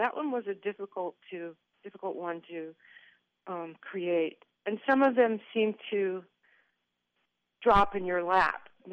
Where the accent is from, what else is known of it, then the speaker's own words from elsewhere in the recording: Memphis, Tennessee, United States; born there; the fact that I was born in Memphis, that, you know, two generations back my family were cotton farmers, they're not anecdotal.